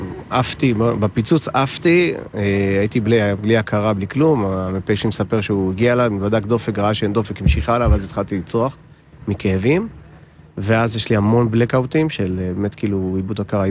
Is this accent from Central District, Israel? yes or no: yes; Rehovot, Central District, Israel; אני מרחובות